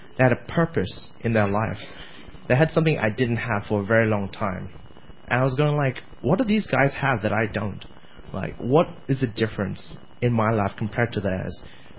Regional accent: Australia; I'm Australian.

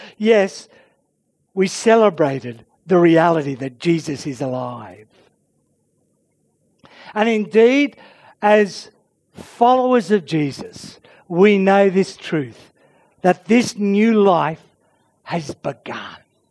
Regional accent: Australia; growing up in Australia, I love the fresh salads, the food of summer, and the fresh fruits of summer.

